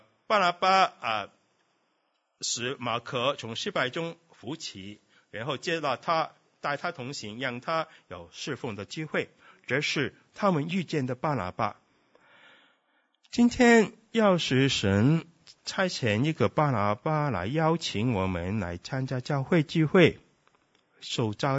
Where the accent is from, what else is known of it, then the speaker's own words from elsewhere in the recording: Hong Kong; born there; Chinese is a second language; 我觉得我在香港出生